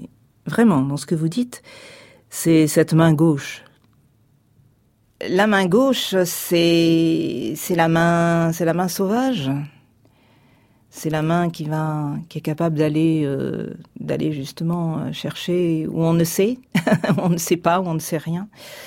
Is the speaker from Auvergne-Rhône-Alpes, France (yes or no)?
no; Marseille, Provence-Alpes-Côte d'Azur, France; le côté très tranchant puisque moi je viens de Marseille.